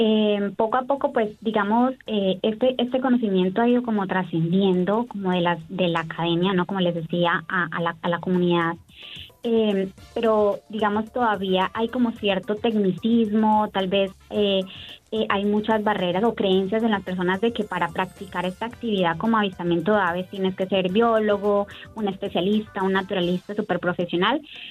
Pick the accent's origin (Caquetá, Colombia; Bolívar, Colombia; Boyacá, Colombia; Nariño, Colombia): Caquetá, Colombia; Yo soy de Caquetá, del sur de la Amazonía colombiana.